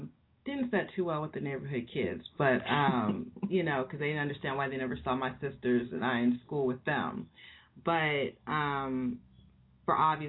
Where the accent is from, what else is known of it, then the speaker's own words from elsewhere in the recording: Hermosa Beach, California, United States; also born or lived in Compton; So, yeah, I grew up in Hermosa Beach and in Compton. And, you know, those are two opposite ends of the spectrum for people who know Los Angeles.